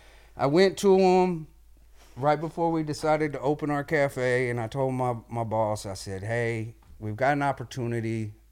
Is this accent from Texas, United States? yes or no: yes; Kingsville, Texas, United States; now in Oklahoma City, United States; when I moved to Oklahoma City, we came from Kingsville, Texas. So down in Kingsville, Texas, that's a small country town